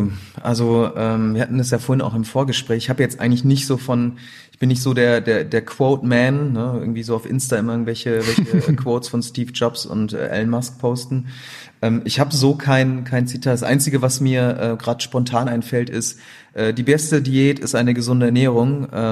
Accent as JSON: {"language": "German", "town": "Gelsenkirchen", "region": "North Rhine-Westphalia", "country": "Germany", "tie": "born or raised there", "also_born_or_lived": "Düsseldorf", "lives_now": "Cologne, Germany", "said": "ich bin eigentlich Flüchtlingskind in Gelsenkirchen aufgewachsen und dann irgendwann Richtung Düsseldorf gezogen, bin dann aber auch jetzt in Köln ansässig."}